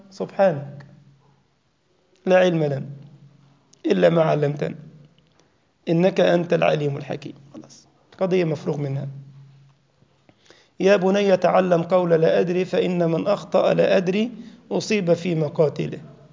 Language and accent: Arabic; Egypt; طلع فوقنا قال يمنق يا خيار زي ما بيقول عندنا في مصر